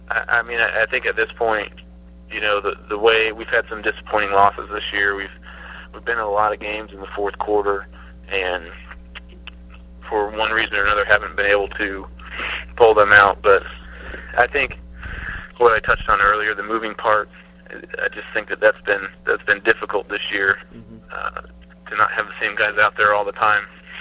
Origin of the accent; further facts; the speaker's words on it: Arizona, United States; growing up in Arizona, I never realized that Harvard had a football team.